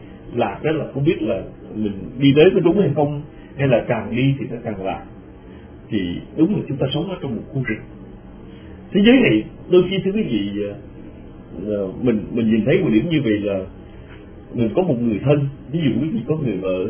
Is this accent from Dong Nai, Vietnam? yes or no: yes; Long Thanh, Dong Nai, Vietnam; Như là hồi nhỏ mà chúng tôi ở Long Thành đó, ở Long Thành đi vào rừng rừng đó